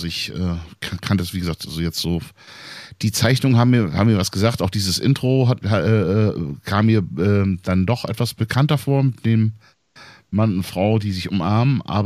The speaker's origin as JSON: {"language": "German", "region": "Bremen", "country": "Germany", "tie": "born or raised there", "said": "also ich kann jetzt ja immer wieder nur auf meine Heimatstadt Bremen beziehen"}